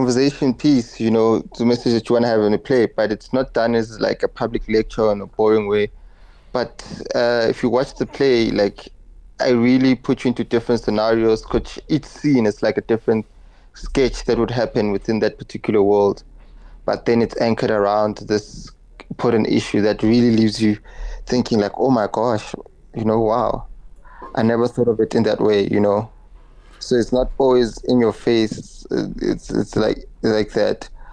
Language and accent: English; South Africa; as South African, we all relate to it.